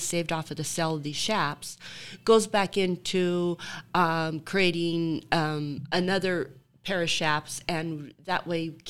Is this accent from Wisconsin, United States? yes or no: no; Riverton, Wyoming, United States; now in Lander, United States; I grew up in Riverton, graduated Riverton High School, went to college here at CWC